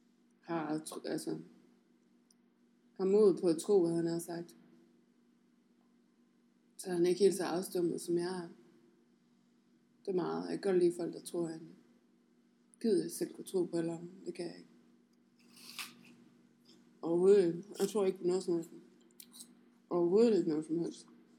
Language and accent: Danish; Jutland, Denmark; Hun er fra København, jeg er fra Jylland.